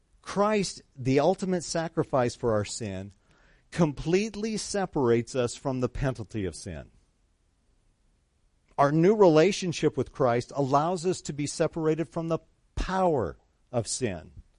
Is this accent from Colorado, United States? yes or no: yes; Colorado, United States; You know, I grew up in Colorado many, many years ago